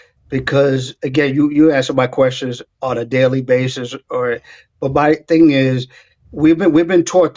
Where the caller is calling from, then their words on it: Spring Hill, Florida, United States; I'm calling in from Florida.